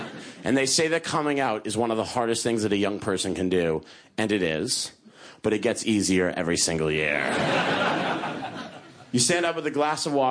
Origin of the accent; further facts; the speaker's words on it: New York City, New York, United States; I'm a comedian from New York City. I'm 25 years old.